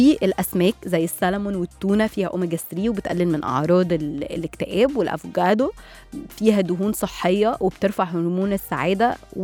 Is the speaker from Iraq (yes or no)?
no; Egypt; ف خليني اقول لكم حاجه، يا ريت تبقى موجوده عندنا في مصر